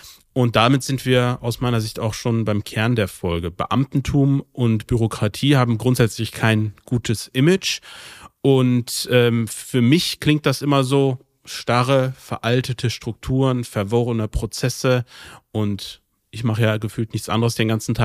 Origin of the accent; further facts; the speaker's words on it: Germany; wenn wir hier aufgewachsen sind in Deutschland, wir kennen das halt einfach so nicht, ne?